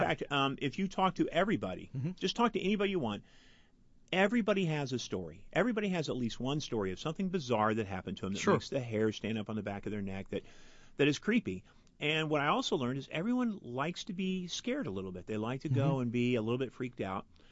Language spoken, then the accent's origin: English; Indianapolis, Indiana, United States; Well, because I grew up here in Indianapolis, of course, I was familiar with Central State Hospital.